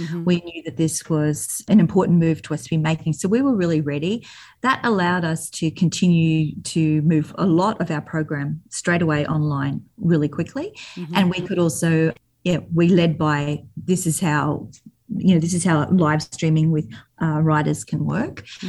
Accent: Australia; as an Australian

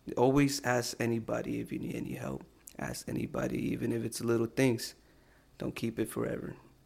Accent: San Antonio, Texas, United States; I'm from San Antonio.

